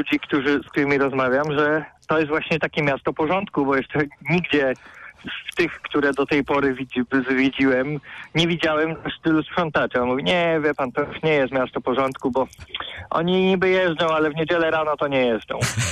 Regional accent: Poznań, Greater Poland Voivodeship, Poland; Ja jestem poznaniak, więc sobie bardzo ceniłem ten powrót na swoje śmieci.

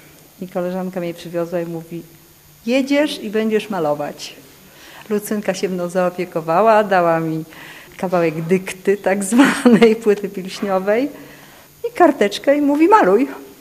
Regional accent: Żywiec, Silesian Voivodeship, Poland; myśmy mieszkali w Żywcu. Ja się urodziłam tam w zamku

